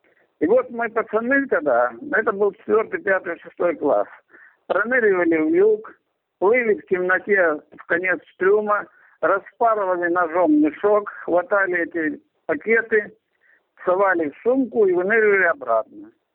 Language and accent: Russian; Sevastopol, Ukraine; я коренной севастополец. Дед моего деда … участвовал в обороне Севастополя 854 года.